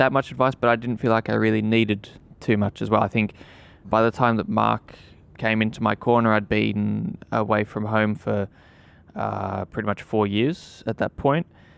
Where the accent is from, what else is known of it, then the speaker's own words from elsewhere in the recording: Australia; of course, being an Aussie, I always hoped that I would, at that time I was still in Australia